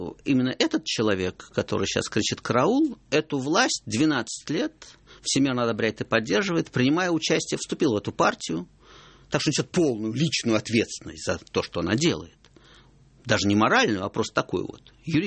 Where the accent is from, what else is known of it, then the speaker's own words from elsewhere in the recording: Moscow, Russia; как москвич